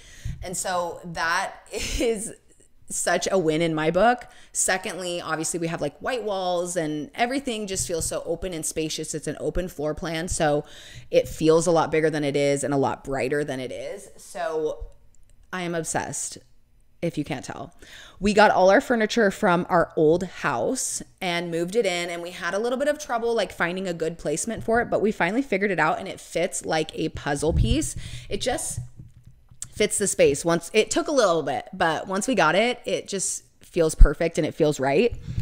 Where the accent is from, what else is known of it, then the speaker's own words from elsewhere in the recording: Portland, Oregon, United States; also born or lived in Colorado; because I grew up in Portland, Oregon, and I know that it rains a lot and it's gloomy a lot and just dark.